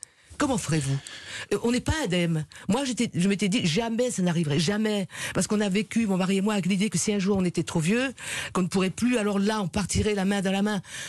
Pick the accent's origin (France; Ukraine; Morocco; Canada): France; Réunion; je viens de l'île de la Réunion, il y a beaucoup de violence chez nous.